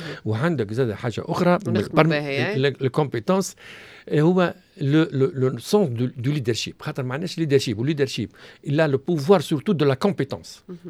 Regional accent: Tunisia; احنا عندنا في بالك اللي عندنا في تونس

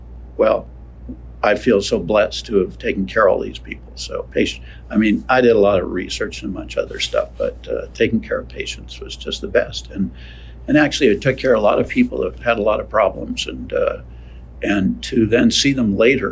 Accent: Seattle, Washington, United States; I'm from Seattle, Washington. I was born in Seattle, Washington. I went to the University of Washington for 12 years, including my residency

